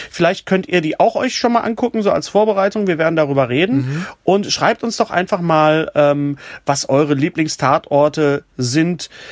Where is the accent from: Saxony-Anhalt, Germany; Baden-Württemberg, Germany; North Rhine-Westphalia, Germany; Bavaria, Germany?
North Rhine-Westphalia, Germany; Ich komme aus dem Ruhrgebiet, ich sage immer Gedeck.